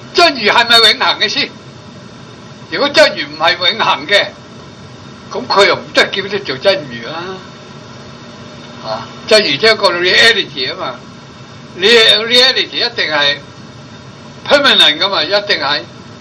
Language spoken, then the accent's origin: Cantonese; China; 我哋中国人啊个头脑都系笼统得多